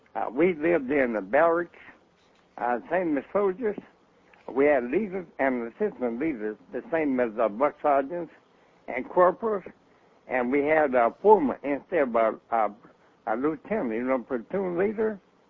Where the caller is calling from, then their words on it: Gary, Indiana, United States; I'm calling from Gary, Indiana. I'm a minister.